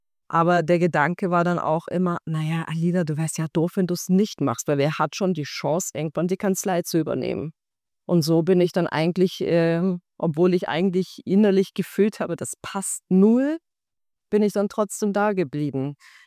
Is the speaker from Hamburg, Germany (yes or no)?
no; Baden-Württemberg, Germany; now in Munich, Germany; als ich so halb bei meinen Eltern gewohnt habe, in der Nähe von Stuttgart. Und ich bin dann, aber ich wusste immer, da wo ich herkomme, ist zwar ganz schön, aber nichts für mich. Und dann bin ich nach der Ausbildung eigentlich direkt nach München.